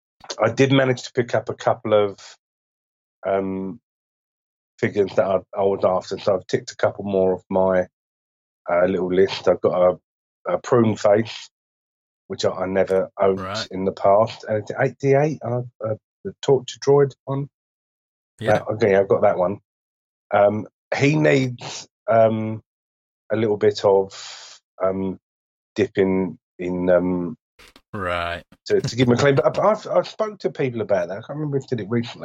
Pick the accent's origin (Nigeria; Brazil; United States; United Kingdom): United Kingdom; England; I mean, we're English, we invented the queue, we're good at it.